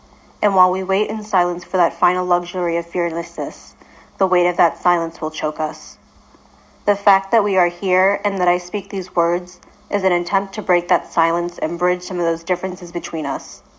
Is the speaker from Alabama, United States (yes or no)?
no; Rolla, Missouri, United States; I am from Rolla, Missouri.